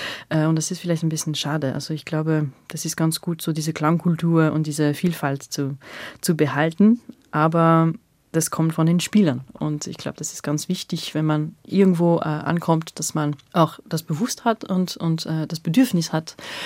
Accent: France; accent: French; German is a second language; Also ich habe immer noch meinen französischen Akzent, aber ich klinge vielleicht eher wienerisch als berlinerisch, keine Ahnung.

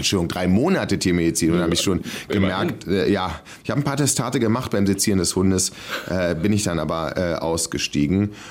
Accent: United States; Ich komme aus den USA

